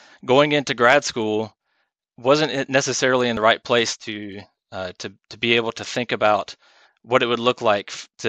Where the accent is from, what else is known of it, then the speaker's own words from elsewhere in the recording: Southeastern United States, United States; I grew up in the South, not South London, southeastern United States, where everyone is expected to go to church.